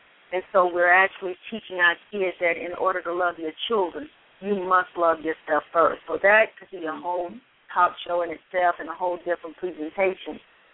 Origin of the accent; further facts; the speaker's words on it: Montgomery, Alabama, United States; now in Atlanta, United States; I am originally from Montgomery, Alabama, here in Atlanta for the last 12 years as an educator in various capacities.